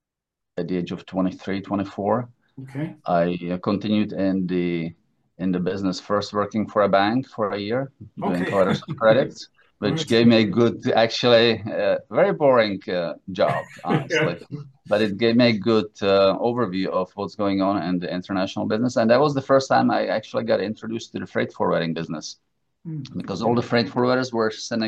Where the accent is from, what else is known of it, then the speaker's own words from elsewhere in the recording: Prague, Czechia; English is a second language; I was born originally in Prague, grew up there, went to school.